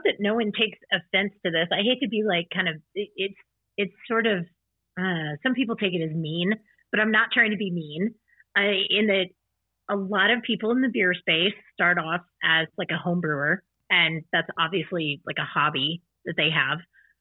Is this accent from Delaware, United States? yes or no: no; Dallas, Texas, United States; I'm from Texas originally. I'm from Dallas.